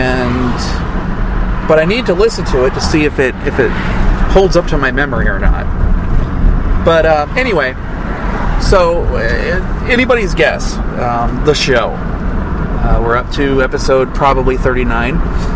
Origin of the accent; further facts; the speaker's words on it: Atlanta, Illinois, United States; I've got the Fall Festival one from Atlanta, Illinois, which is my hometown.